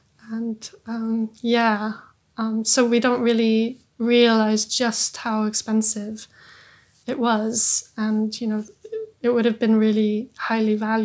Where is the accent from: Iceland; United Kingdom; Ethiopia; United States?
Iceland; I'm from Iceland, obviously, and I think traveling around Iceland is fabulous.